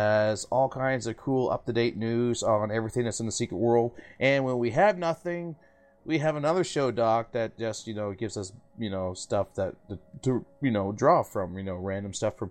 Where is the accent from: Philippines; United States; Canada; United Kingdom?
Canada; accent: Canadian; Maybe because my Canadian accent, it's we call it donair.